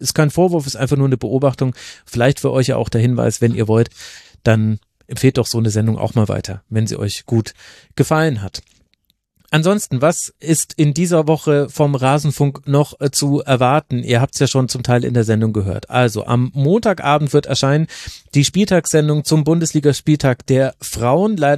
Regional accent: West Germany, Germany; es hat mir nochmal als Wessi geholfen, noch einmal neu zu verstehen, wie die Stasi damals gewirkt hat.

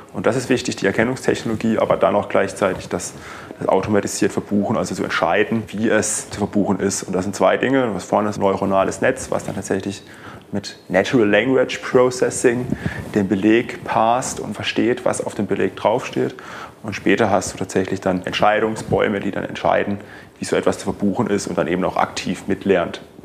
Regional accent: Baden-Württemberg, Germany; Wir kommen aus dem Badenerland.

